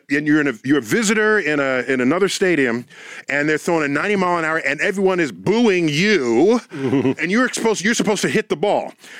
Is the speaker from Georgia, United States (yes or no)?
no; Bronx, New York, United States; No, I'm born and raised in the Bronx.